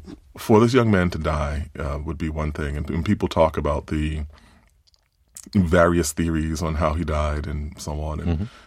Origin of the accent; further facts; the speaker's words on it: Queens, New York, United States; I grew up in Queens, New York, but my mother was from Alabama, my father was from Georgia.